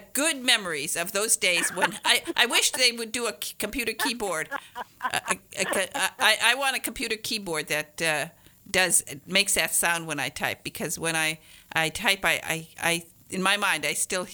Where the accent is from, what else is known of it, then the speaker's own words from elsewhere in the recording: Michigan, United States; You know, I am from Northern Michigan, but I just love, that Carolina accent.